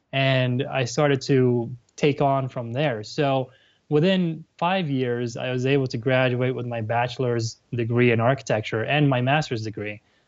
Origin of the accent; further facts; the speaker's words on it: New York City, New York, United States; I was born and raised in New York City, went to a high school that was down in Wall Street.